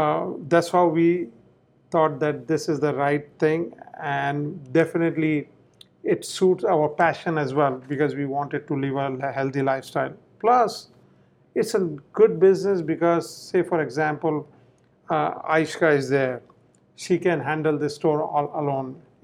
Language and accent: English; India; We come from India.